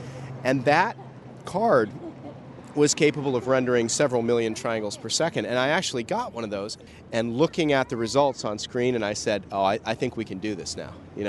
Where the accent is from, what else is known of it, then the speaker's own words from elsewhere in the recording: San Diego, California, United States; I grew up in San Diego.